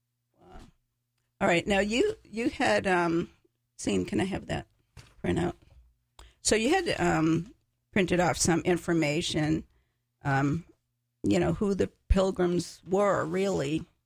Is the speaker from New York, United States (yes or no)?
no; Massachusetts, United States; And I grew up in Massachusetts, where we were surrounded by all of this history